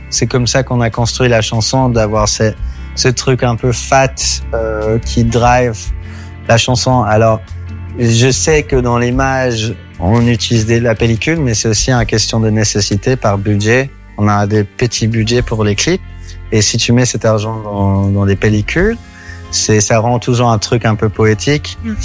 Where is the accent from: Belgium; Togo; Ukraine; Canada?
Belgium; Brussels; now in Paris, France; on parle anglais entre nous, même si on a grandi à Bruxelles